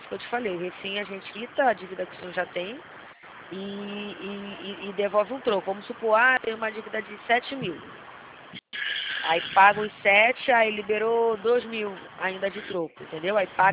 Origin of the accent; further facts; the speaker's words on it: Campinas, São Paulo, Brazil; Eu sou aqui da região de Campinas.